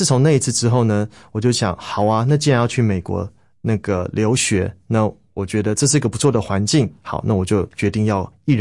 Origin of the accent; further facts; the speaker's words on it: Keelung, Taiwan; 而且我从小在基隆长大，那基隆就是每天下雨，所以我就觉得台湾这个环境我不是很喜欢